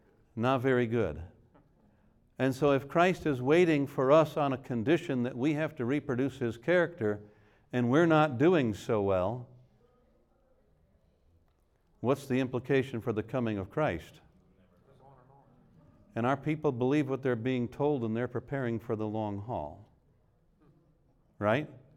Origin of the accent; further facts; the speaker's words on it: New England, United States; Now, I grew up in New England where we had apple orchards, and there's a season.